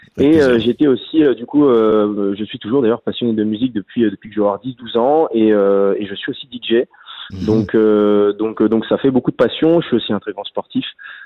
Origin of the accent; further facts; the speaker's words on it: Auvergne-Rhône-Alpes, France; on est de Haute-Savoie tous les deux